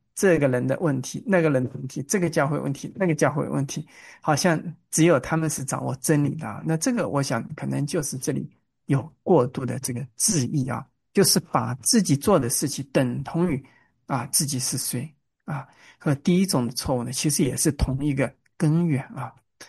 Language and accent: Chinese; Hangzhou, Zhejiang, China; also born or lived in Shanghai; 我老家是杭州，后来在上海那边，这个我做铁路方面工作啊，经常出差在外面